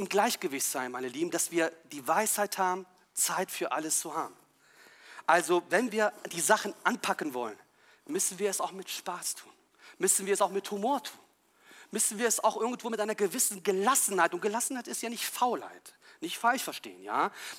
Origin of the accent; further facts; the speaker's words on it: Italy; Das ist genau das Wort, was ich brauche als Italiener.